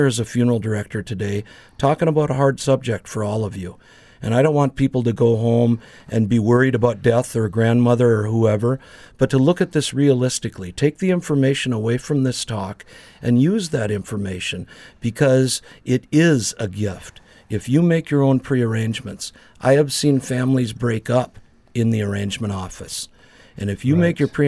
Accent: Crookston, Minnesota, United States; my hometown of Crookston, Minnesota

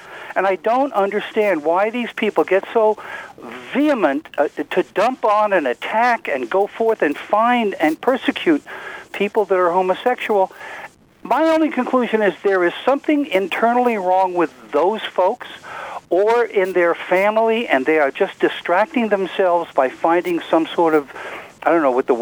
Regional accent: New York City, New York, United States; I'm almost 70, and over the years I grew up in New York City, and I've had homosexual friends almost all my life.

